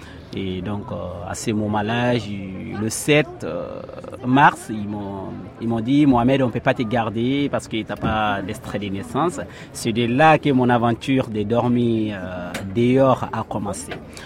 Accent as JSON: {"language": "French", "country": "Mali", "said": "Moi, je suis connais du Mali."}